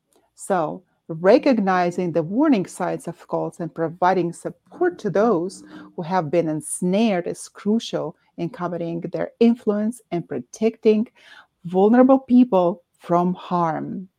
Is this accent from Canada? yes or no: yes; Canada; I can't even vote for you because I'm a Canadian